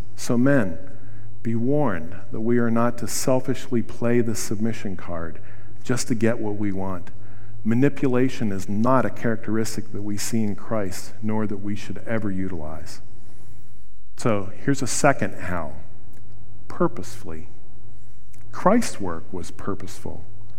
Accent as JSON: {"language": "English", "town": "Wheeling", "region": "West Virginia", "country": "United States", "tie": "born or raised there", "said": "I grew up in Wheeling, West Virginia, with a guy who was one of 9 children"}